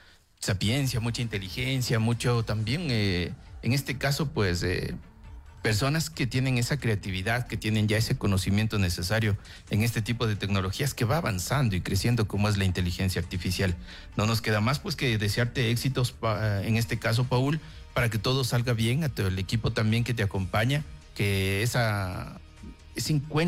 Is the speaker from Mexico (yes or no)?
no; Ecuador; nos van a representar también como ecuatorianos también.